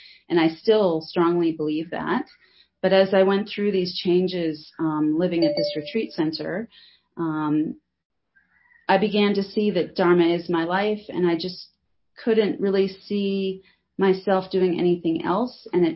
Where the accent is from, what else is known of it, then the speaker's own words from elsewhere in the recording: United States; I'm from America originally.